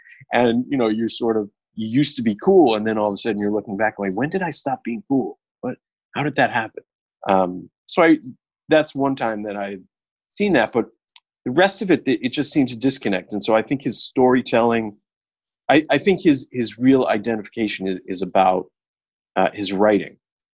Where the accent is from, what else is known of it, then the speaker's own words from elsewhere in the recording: Brooklyn, New York, United States; I'm a New Yorker, but that's not the New York I'm from. You know, I'm from Brooklyn and an Irish Catholic working class background